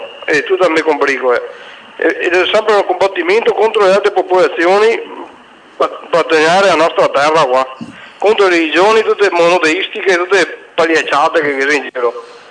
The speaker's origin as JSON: {"language": "Italian", "town": "Vicenza", "region": "Veneto", "country": "Italy", "said": "Io sono da Vicenza e sono celtico, no?"}